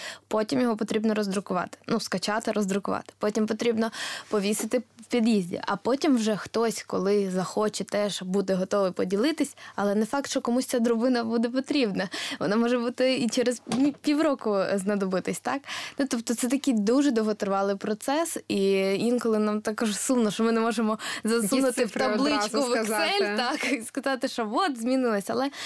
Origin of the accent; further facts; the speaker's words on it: Kyiv, Ukraine; я, як киянка, знаю, скільки тривають реконструкції в нашому місті.